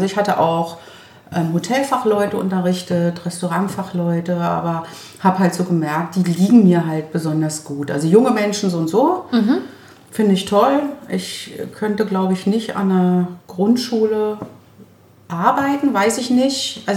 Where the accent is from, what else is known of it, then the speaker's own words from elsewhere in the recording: Kleinmachnow, Brandenburg, Germany; now in Berlin, Germany; ich komme aus Kleinmachnow, deswegen bin ich ja auch so mit Berlin auch ein bisschen oder der Umgebung verwurzelt.